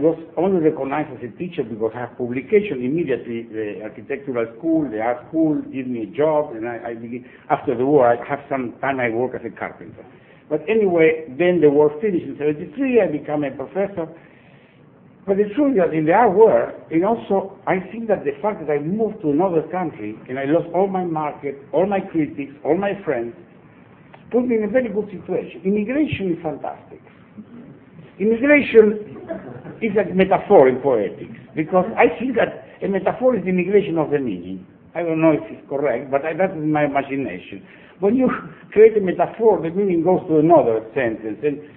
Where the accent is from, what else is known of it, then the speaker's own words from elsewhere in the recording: Argentina; moved away; I didn't know Support Surfaz at all. I come from Argentina, go to Israel.